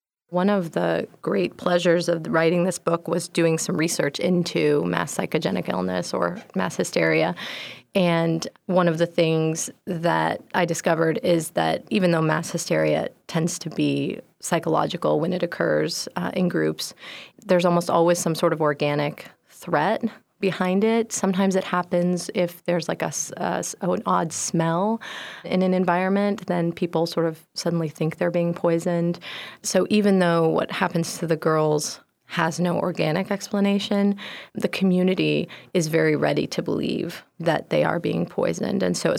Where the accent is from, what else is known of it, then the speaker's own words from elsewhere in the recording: Saudi Arabia; moved away; also born or lived in Texas, United States; maybe that's a result of growing up in Saudi Arabia and then moving to Texas